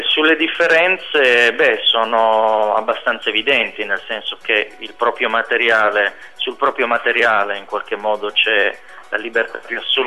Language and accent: Italian; Turin, Piedmont, Italy; also born or lived in Sardinia; sono di origine sarda, sì, siccome la mia seconda casa spesso c'è questo malinteso, no? Sono un torinese sardo di adozione e di origine.